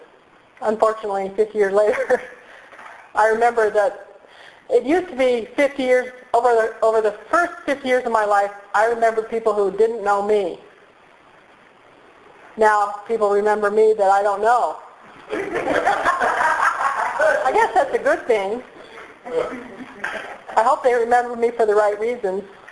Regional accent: Coalinga, California, United States; born there; I was born in Coalinga, California.

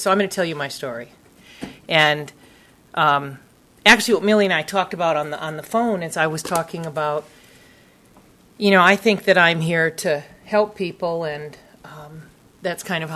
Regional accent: Madison, Wisconsin, United States; moved away as an adult; now in San Diego, United States; So 30 years ago, I moved to San Diego from Madison, Wisconsin, to follow a dream of starting a landscaping business.

